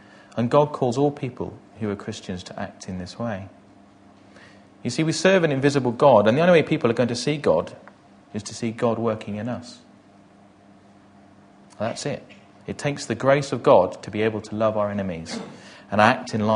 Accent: South West England, United Kingdom; R.C. Chapman lived in the 1800s in Barnstaple, near my hometown.

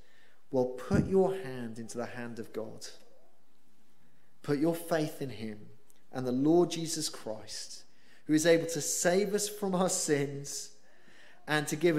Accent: Wales, United Kingdom; I'm from a different country. I'm from Wales, which is part of the United Kingdom.

